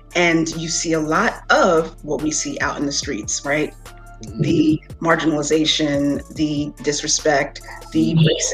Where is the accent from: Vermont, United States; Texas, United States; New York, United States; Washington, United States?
New York, United States; And she said, honey, where are you from? And I said, I'm from New York. She said, you got to go back home.